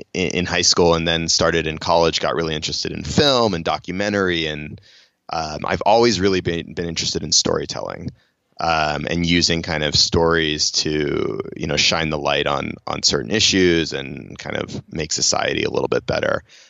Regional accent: Boston, Massachusetts, United States; I grew up in Boston. I wanted to play on the Red Sox.

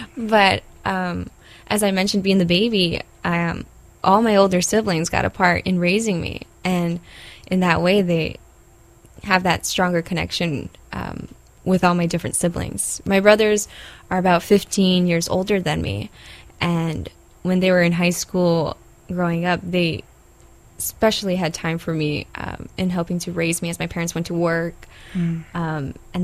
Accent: Makaha, Hawaii, United States; I grew up in Makaha on the Waianae Coast.

